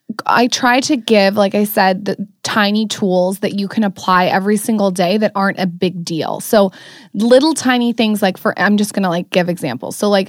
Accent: San Diego, California, United States; I grew up in San Diego.

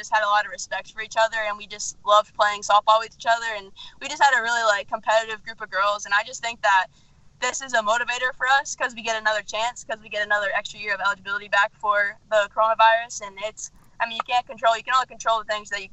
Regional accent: Lake City, Florida, United States; I'm from Lake City, Florida, okay. Which is about 30, 45 minutes outside of Gainesville. It's kind of a small country town, so kind of moving to the city was kind of a big thing for me. I'm kind of from the woods.

